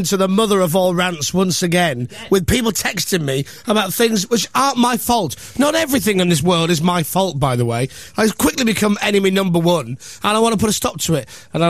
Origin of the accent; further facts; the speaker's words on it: Leeds, Yorkshire and the Humber, United Kingdom; I'm from Leeds.